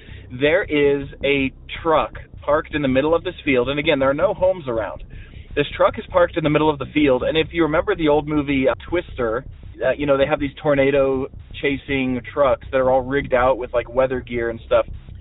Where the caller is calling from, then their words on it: Montana, United States; I'm calling you from Montana.